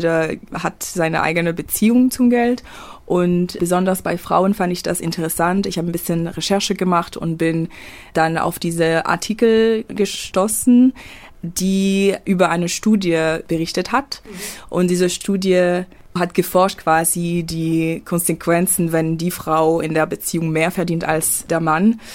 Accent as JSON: {"language": "German", "country": "France", "second_language": "German", "moved": "as an adult", "lives_now": "Munich, Germany", "said": "ich komme ursprünglich aus Frankreich und bin seit 2017 in München."}